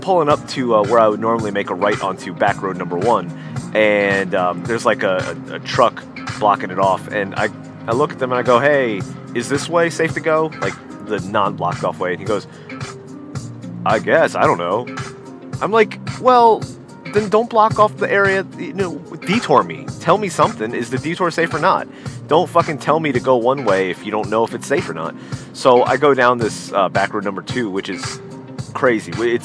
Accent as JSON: {"language": "English", "region": "Pennsylvania", "country": "United States", "tie": "born or raised there", "said": "Like, I grew up in Pennsylvania where just it snowed and it was awesome. And, you know, in Maryland, there's not much snow."}